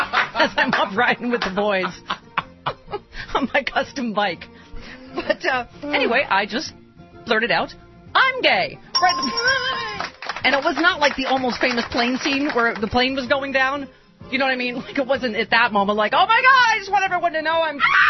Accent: United States; I'm from America. Where's my cheesy music?

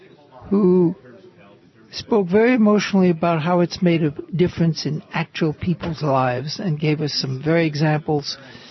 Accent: Massachusetts, United States; something which I'm proud to say, since I'm from Massachusetts, we pioneered, and it's been a big success in Massachusetts

